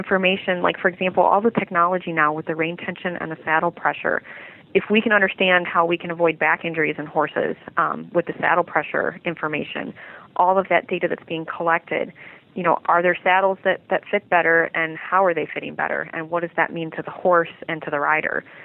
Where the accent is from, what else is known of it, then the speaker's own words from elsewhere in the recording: Michigan, United States; now in Delaware, United States; growing up in Michigan, you know, we had some racing industry, but here in Delaware and Maryland and Pennsylvania, there are several racetracks